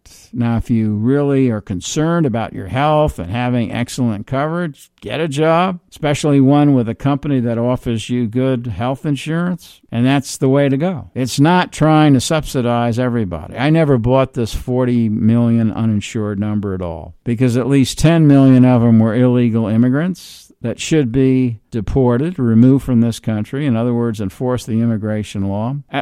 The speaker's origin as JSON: {"language": "English", "region": "New York", "country": "United States", "said": "I am from New York. I know the situation politically there."}